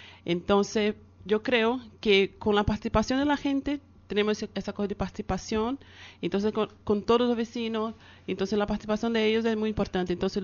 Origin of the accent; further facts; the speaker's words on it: Bahia, Brazil; nosotros que somos de Bahía